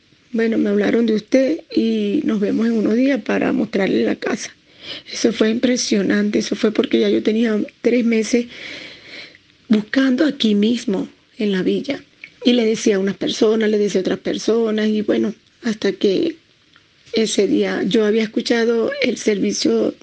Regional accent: Machiques, Zulia, Venezuela; moved away as an adult; now in Santiago, Chile; tengo 49 años, soy de Machique, venezolana, y tengo 2 años viviendo en Santiago de Chile.

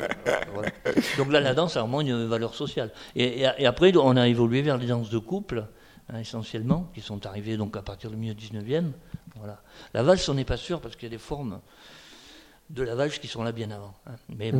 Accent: Occitanie, France; On est des Occitans, donc ça m'ennuie toujours de dire français, mais parce qu'on est vraiment du Sud.

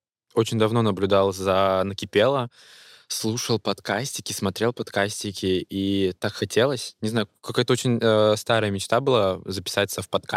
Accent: Kaliningrad, Kaliningrad Oblast, Russia; но на всю жизнь я из Калининграда никуда не уеду. Тут морюшка, все родное.

